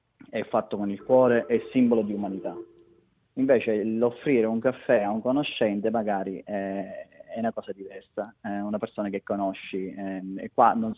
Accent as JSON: {"language": "Italian", "town": "Floridia", "region": "Sicily", "country": "Italy", "lives_now": "Australia", "said": "io sono siciliano di Floridia, provincia di Siracusa"}